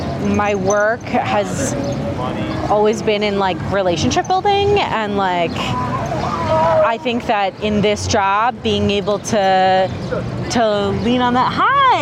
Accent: Pakistan; My family is, I'm Pakistani, right? And like, we speak Urdu, and our dialect, essentially, right?

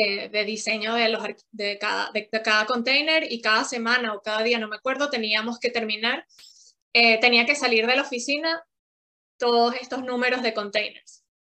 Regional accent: Venezuela; descubre que soy venezolana

